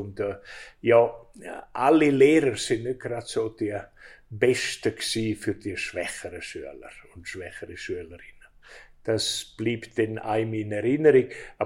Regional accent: Samedan, Graubünden, Switzerland; Ich bin in Samedan geboren. Meine Eltern haben hier gewohnt. Ich bin das vierte Kind gewesen.

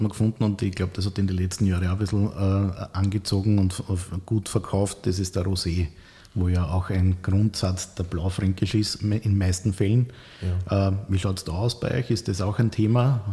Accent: Lower Austria, Austria; wir sind ja aus der Achse der Weingegenden. Wir sind aus dem Carnuntum eigentlich

